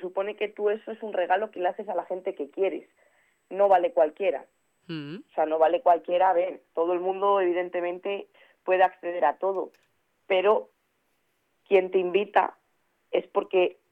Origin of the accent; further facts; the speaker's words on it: La Bañeza, Castile and León, Spain; aquí en mi ciudad natal, aquí en La Bañeza